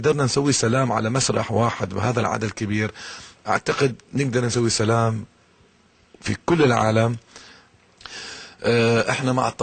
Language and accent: Arabic; Iraq; لو تشوفونا على المسرح احنا عراقيين